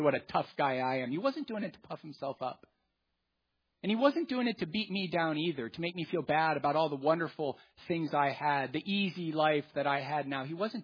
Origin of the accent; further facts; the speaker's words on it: California, United States; our experiences as young boys growing up in Orange County in the 80s.